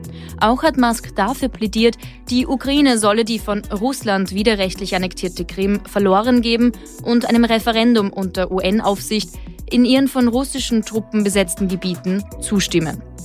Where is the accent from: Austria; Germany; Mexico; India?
Austria; der Stellenwert in Amerika von Twitter ist ja auch vor allem ganz anders als bei uns in Österreich, oder?